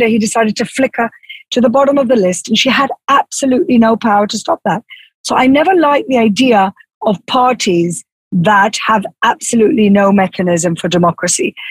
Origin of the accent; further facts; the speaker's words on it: Gibraltar; now in Israel; I'm an immigrant from Gibraltar. Gibraltar is a little British protectorate in southern Spain. I come from a political background. My father was a politician in Gibraltar.